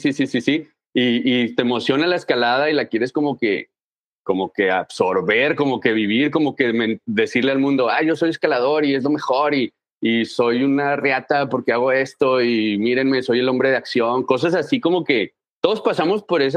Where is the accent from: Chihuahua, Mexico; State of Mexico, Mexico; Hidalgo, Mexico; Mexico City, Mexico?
Chihuahua, Mexico; Ciudad Juárez; yo ahorita vivo en Ciudad Juárez, de aquí soy